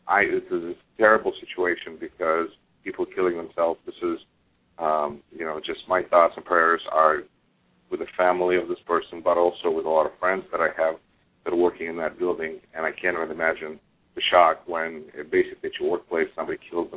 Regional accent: Moscow, Russia; And I'm originally from Russia, and so I know growing up in Moscow that Women's Day is huge.

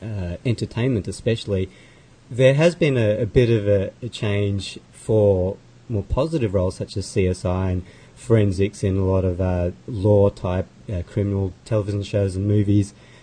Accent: Australia; and being an Australian, I do a number of discussions on cricket.

